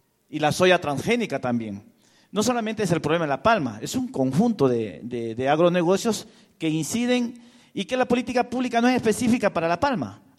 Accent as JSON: {"language": "Spanish", "region": "Los Ríos", "country": "Ecuador", "said": "Yo vengo de la provincia de Los Ríos"}